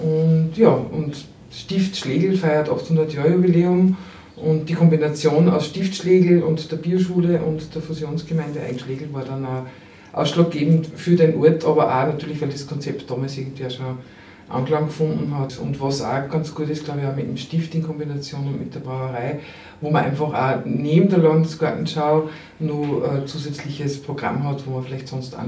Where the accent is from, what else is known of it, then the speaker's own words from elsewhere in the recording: Upper Austria, Austria; also born or lived in Vienna; Also ich bin eine gebürtige Mühlviertlerin, war aber lang in Wien und bin wieder ins Mühlviertel zurückgekehrt